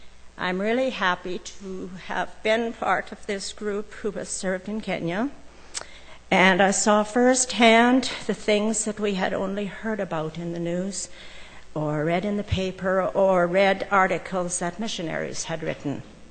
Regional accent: Canada; told them I was from Canada and I was there with a mission team

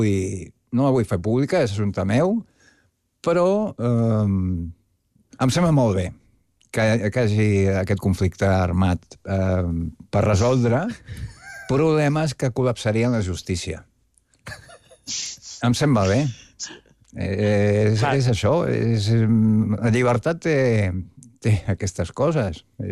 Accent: Palma, Balearic Islands, Spain; Jo també us dic que sóc de Palma, sóc palmesà, orgullós, i no conec gaire.

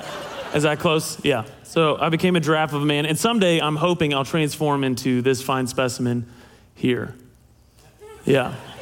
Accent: Greenville, United States; my name is … I was born and raised not only in Greenville, but at this church. Been here 35 years, give or take.

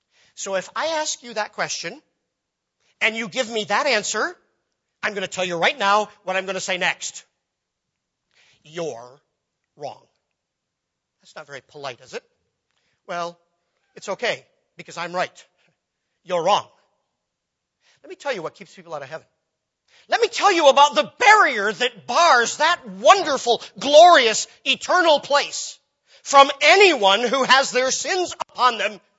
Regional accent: United States; I'm an American, I can say that.

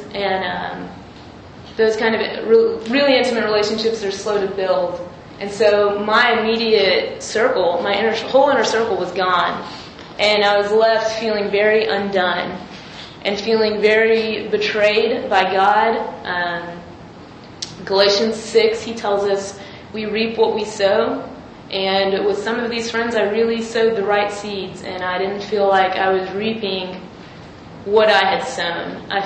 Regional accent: Lubbock, Texas, United States; I say Habakkuk. I'm from Lubbock, so.

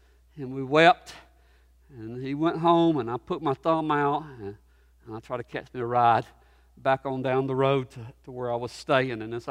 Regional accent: Alabama, United States; I'm from Alabama. We ain't got mountains like that.

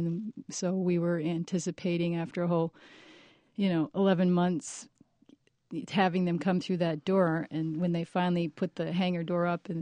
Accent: Rochester, United States; they had some early ones in my hometown, Rochester.

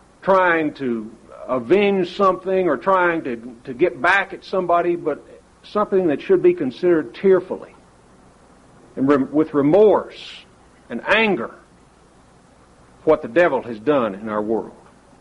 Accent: New Mexico, United States; I also remember growing up in New Mexico, some of those old ranchers

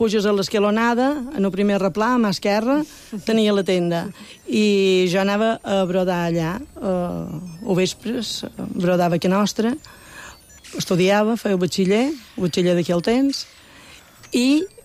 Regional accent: Pollença, Balearic Islands, Spain; Jo també sóc de Pollença

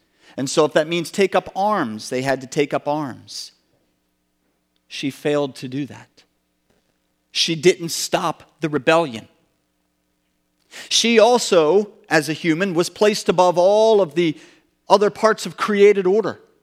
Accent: Pennsylvania, United States; I grew up down outside of Philadelphia in this valley. There's a river called the Brandywine River. And I grew up right near the Brandywine River within walking distance.

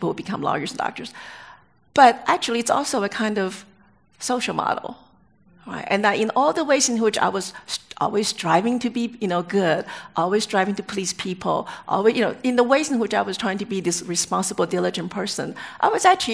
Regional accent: Georgia, United States; And then, of course, growing up in Georgia, no one ever talks about Asian American.

